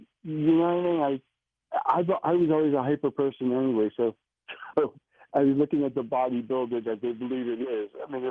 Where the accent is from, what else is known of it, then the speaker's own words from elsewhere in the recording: New Jersey, United States; I'm from Central Jersey.